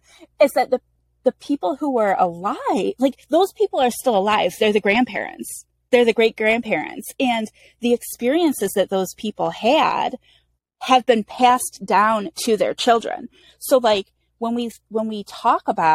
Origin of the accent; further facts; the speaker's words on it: Phoenix, Arizona, United States; Of course, I'm also from Phoenix, so we have that common bond.